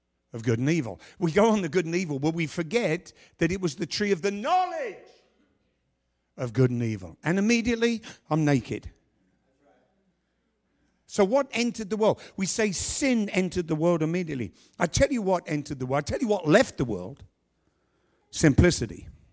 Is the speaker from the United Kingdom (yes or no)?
yes; London, United Kingdom; moved away; You know, I'm a Londoner, and I just went back when my mother died in July, and I was so proud of being a Londoner for the first time because I left that country in 1974.